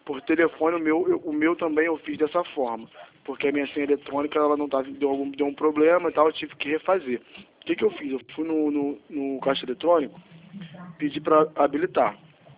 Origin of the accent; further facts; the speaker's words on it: Niterói, Rio de Janeiro, Brazil; Eu sou de Niterói.